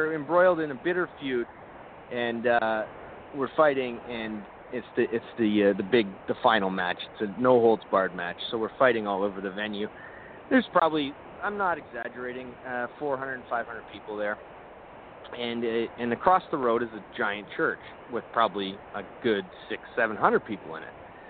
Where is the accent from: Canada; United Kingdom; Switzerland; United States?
Canada; Well, I'm Canadian, so I'm going to probably do work.